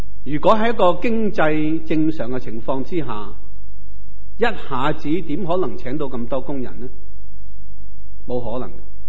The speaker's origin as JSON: {"language": "Cantonese", "town": "Yuen Long", "country": "Hong Kong", "tie": "born or raised there", "said": "我在元朗长大"}